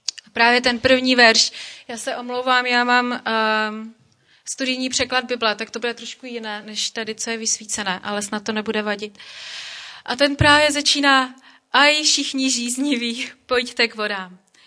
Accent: Opava, Moravian-Silesian Region, Czechia; now in Karlovy Vary, Czechia; já pocházím fakt jako z Opavy napříč republikou

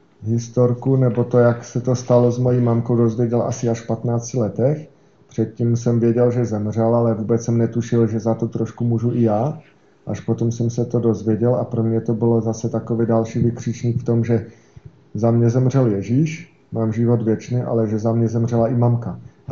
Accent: Moravian-Silesian Region, Czechia; born there; já jsem se narodil na Slezsku, takže 10 kilometrů do Polska, 10 na Slovensko, vyloženě v tomhle jistém cípu. Takže tam jsem chodil do církve bratrské od mala.

